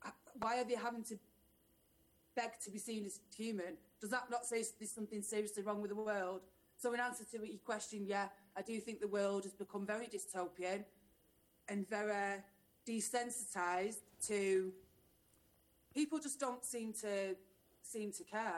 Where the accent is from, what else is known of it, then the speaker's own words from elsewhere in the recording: Sedgley Park, North West England, United Kingdom; I grew up in Sedgley Park, which is a majorly Jewish area.